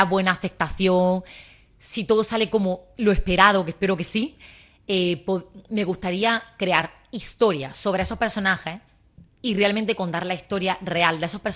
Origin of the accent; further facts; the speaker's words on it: Balanegra, Andalusia, Spain; Yo soy de Balanegra y el libro me llegó allí. Yo tengo un negocio en Balanegra, a mi local.